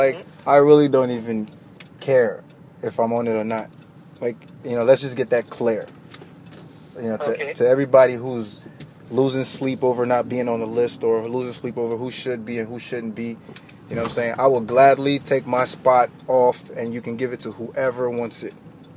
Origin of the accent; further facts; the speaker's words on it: Texas, United States; I'm from Texas, whatever.